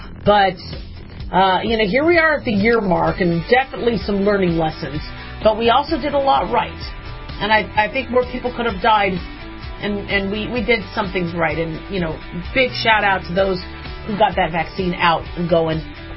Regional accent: Arizona, United States; I growing up in Arizona, we always had to do square dancing.

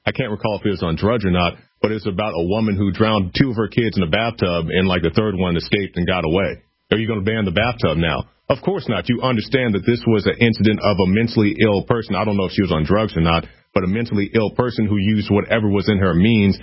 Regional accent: Oklahoma, United States; Well, my home state of Oklahoma passed it back in 2013

